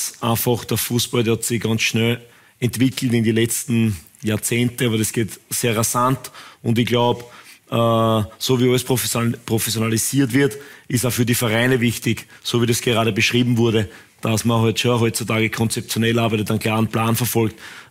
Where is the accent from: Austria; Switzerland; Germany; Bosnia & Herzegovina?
Austria; Und dann müssen wir als Österreicher uns auch fragen